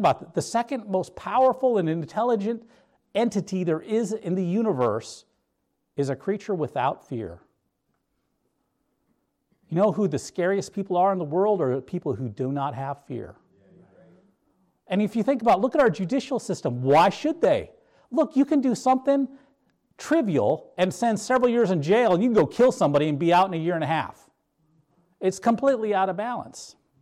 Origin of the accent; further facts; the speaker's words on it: the Dakotas, United States; I'm pretty sure, like, I don't know, growing up in the Dakotas, I'm pretty sure any one of those things on the list would be, you know, you'd be in trouble.